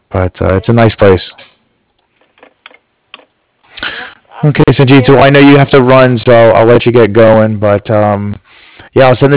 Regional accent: Cherry Hill, New Jersey, United States; I grew up in Cherry Hill.

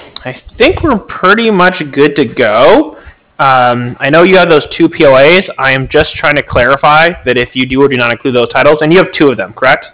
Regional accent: California, United States; People think I'm from the East Coast, actually.

